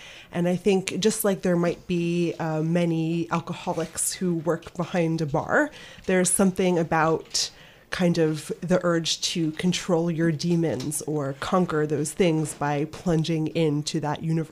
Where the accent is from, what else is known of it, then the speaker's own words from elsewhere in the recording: Baltimore, Maryland, United States; So I grew up in Baltimore.